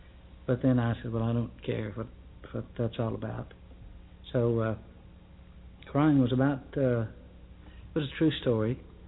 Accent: Fort Worth, Texas, United States; also born or lived in Vernon, Texas; And then we moved from Vernon, Texas, where I was born, to Fort Worth, Texas.

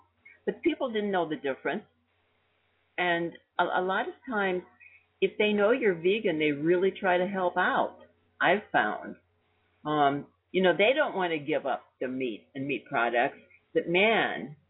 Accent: Midwest, United States; I grew up in the Midwest, and everything, trust me, had meat in it.

